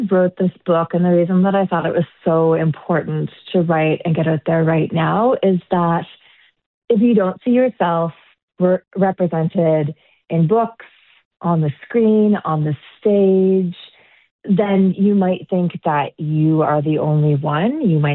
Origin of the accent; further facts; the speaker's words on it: Sydney, Nova Scotia, Canada; also born or lived in Dartmouth; I was born in Sydney, and I grew up going back and forth between Sydney and Dartmouth. So I'm a Cape Bretoner.